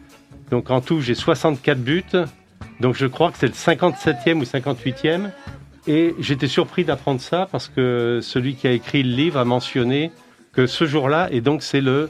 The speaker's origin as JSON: {"language": "French", "town": "Les Aubiers", "region": "Nouvelle-Aquitaine", "country": "France", "tie": "born or raised there", "said": "je suis originaire d'une petite commune des Deux-Sèvres, Les Aubiers. Ma maman habite toujours, ça a fusionné, maintenant c'est Neuilly-Les Aubiers. J'ai fait mon secondaire à Bressuire."}